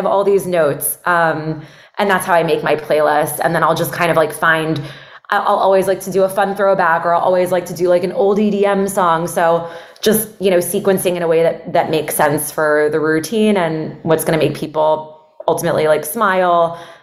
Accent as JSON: {"language": "English", "town": "Miami", "region": "Florida", "country": "United States", "said": "I'm from Miami. My whole family lives down here."}